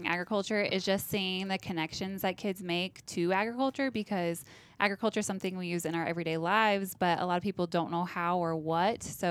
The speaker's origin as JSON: {"language": "English", "town": "Syracuse", "region": "Nebraska", "country": "United States", "tie": "born or raised there", "said": "So I am originally from Syracuse, Nebraska, and that town is like directly between Lincoln and Nebraska City. So I grew up on a family farm"}